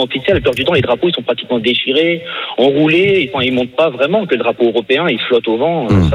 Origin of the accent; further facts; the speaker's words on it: France; Bah non, on est français tous les jours, tous les ans, et voilà.